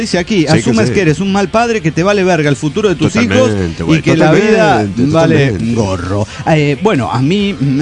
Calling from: San Luis, Argentina; de las Sierras de San Luis, Argentina.

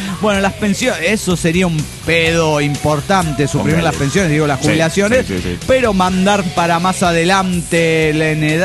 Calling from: Juliaca, Puno, Peru; Exactamente desde Juliaca.

